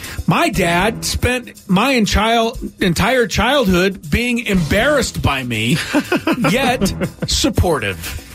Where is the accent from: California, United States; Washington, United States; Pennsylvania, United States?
California, United States; Los Angeles; My dad had to put up with a young person growing up in Los Angeles who he took to a Rams game for the first time.